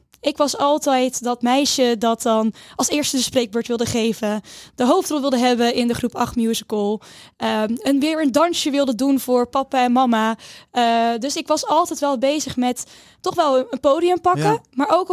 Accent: Hendrik-Ido-Ambacht, South Holland, Netherlands; also born or lived in Zwijndrecht; now in Rotterdam, Netherlands; 27 jaar. Een Rotterdamse ondernemer. Maar officieel geboren in Zwijndrecht. Opgegroeid in Hendrik Ido Ambacht. Ik woon nu al 8 jaar in het centrum van Rotterdam.

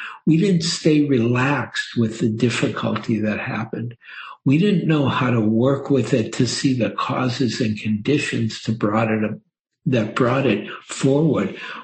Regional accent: Detroit, Michigan, United States; And I know Henry Ford Hospital because it's in Detroit and I grew up in Detroit.

